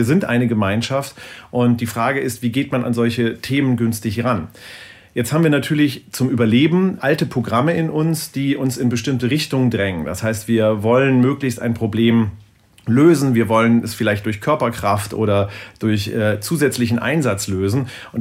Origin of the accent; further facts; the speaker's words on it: Lower Saxony, Germany; Ich komme hier aus dem Norden. Hier gibt es ein Gebiet, das heißt Teufelsmoor, in der Nähe von Bremen-Worpswede, die Ecke.